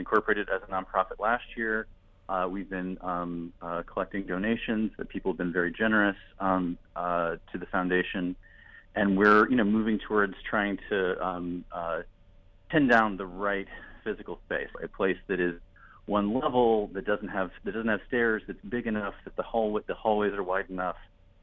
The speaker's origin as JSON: {"language": "English", "town": "Bloomington", "country": "United States", "tie": "born or raised there", "said": "I was born and raised in Bloomington"}